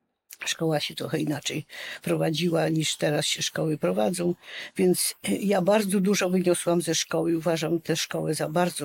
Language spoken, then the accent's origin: Polish; Jędrzejów, Świętokrzyskie Voivodeship, Poland; born there; dlatego ja się urodziłam w Jędrzejowie